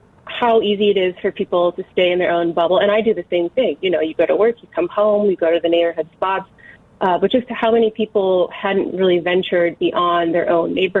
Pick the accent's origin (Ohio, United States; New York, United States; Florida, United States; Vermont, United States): Ohio, United States; Cleveland; now in Chicago, United States; I grew up in Cleveland, as I said. It's a little smaller. It's a little easier to get around than Chicago can be sometimes